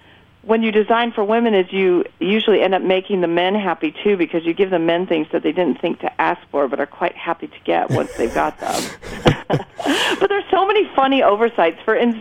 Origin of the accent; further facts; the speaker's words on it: United States; well, hello, I'm American. I'm buying this car in Chicago.